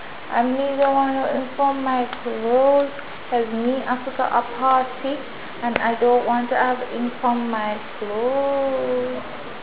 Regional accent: England, United Kingdom; I'm from England.

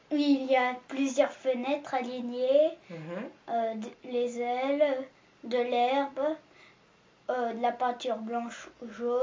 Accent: Montreal, Quebec, Canada; born there; Je suis née à Montréal.

